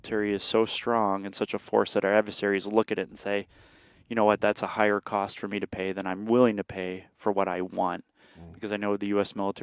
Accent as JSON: {"language": "English", "region": "Illinois", "country": "United States", "tie": "born or raised there", "said": "growing up in Illinois, sorry, you know, Illinois public school education."}